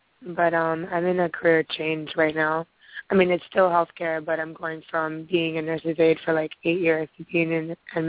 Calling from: Hawaii, United States; Thank you. I'm calling from Hawaii.

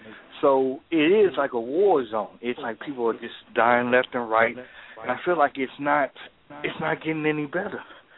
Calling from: Chicago, Illinois, United States

